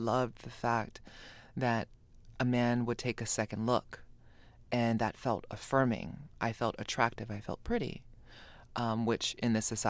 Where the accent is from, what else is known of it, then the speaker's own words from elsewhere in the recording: Hawaii, United States; I, you know, growing up in Hawaii, trans people were a part of my everyday.